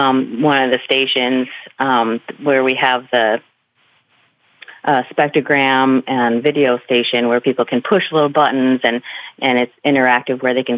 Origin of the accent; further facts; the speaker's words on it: Michigan, United States; I'm a girl from Michigan that never saw whales until I came out here.